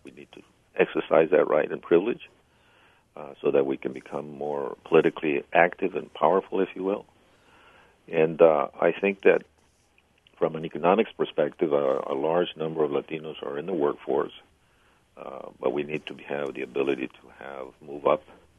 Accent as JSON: {"language": "English", "region": "California", "country": "United States", "tie": "born or raised there", "said": "I mean, I grew up in California, so the weather is quite different from when I was growing up."}